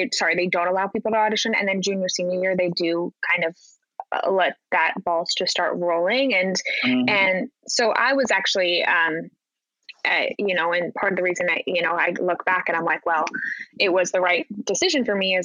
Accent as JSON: {"language": "English", "town": "Park City", "region": "Utah", "country": "United States", "tie": "born or raised there", "said": "I'm from Utah, Park City, Utah. So grew up in the mountains. Not anything like New York City."}